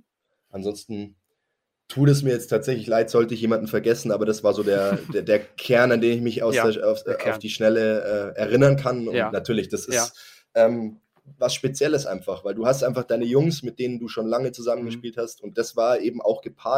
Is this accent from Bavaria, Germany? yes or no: yes; Landshut, Bavaria, Germany; weil ich mich halt in Landshut pudelwohl gefühlt habe. Es ist meine Heimat.